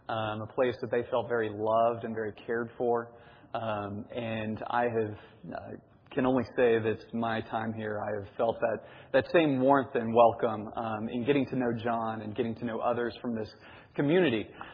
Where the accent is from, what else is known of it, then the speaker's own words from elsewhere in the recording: Linden, Texas, United States; I am originally from Linden, Texas, and it's about an hour and a half northeast of here. Graduated high school from Linden back in 2003, went to Texas A&M.